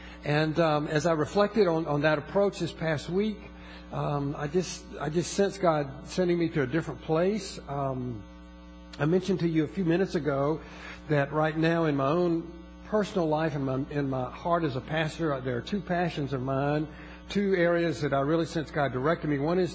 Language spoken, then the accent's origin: English; United States; I'm an American. I'm proud of my country.